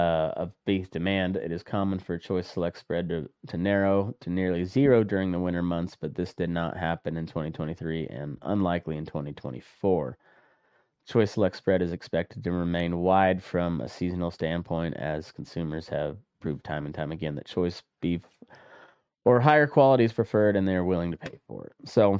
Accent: Colorado, United States; we've got a lot of drama surrounding the wolf reintroduction in my home state of Colorado.

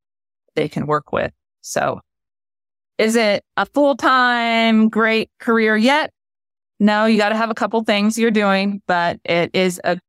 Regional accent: United States; successful here in the United States with what I was good at as an American. I can't change who I am and how I grew up

